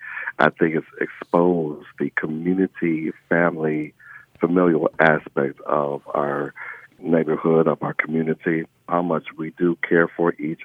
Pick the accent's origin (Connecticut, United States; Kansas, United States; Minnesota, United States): Minnesota, United States; St. Paul; I'm originally from St. Paul, Minnesota.